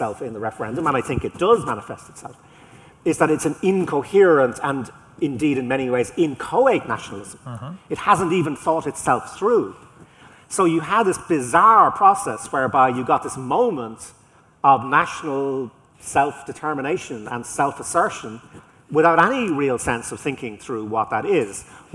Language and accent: English; Ireland; maybe it's because I'm Irish, but we know on this island